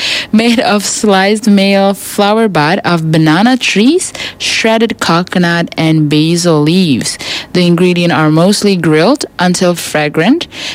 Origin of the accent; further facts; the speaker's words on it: East Nusa Tenggara, Indonesia; Hey, I've eaten this before because I'm from East Nusa Tenggara.